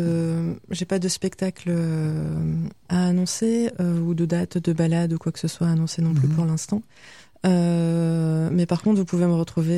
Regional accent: Hauts-de-France, France; Oui, ben je suis née dans le Nord et j'ai toujours vécu dans le Nord, donc effectivement ça, le Nord-Pas-de-Calais, les Hauts-de-France, c'est très ancré en moi.

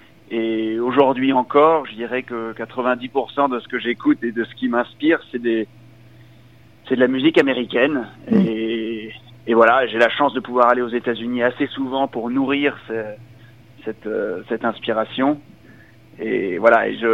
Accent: France; Et oui, je suis français

